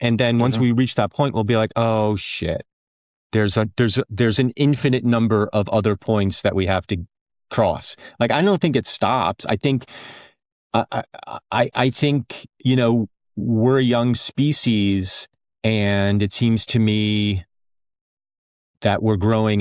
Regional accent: United States; And it might just be because I'm an American.

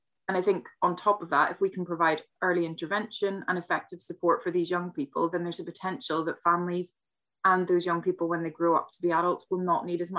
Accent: Northern Ireland, United Kingdom; growing up in Northern Ireland

